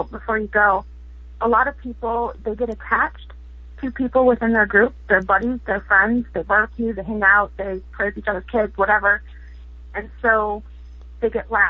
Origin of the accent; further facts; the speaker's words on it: Wisconsin, United States; I'm from Wisconsin. I can talk fast.